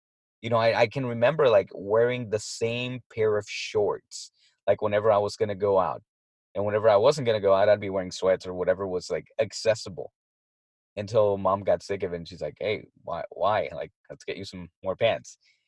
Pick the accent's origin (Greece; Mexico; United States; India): Mexico; Tijuana, Baja California; we were raised in Tijuana. You know, and we were raised in the middle of a hill with no running water.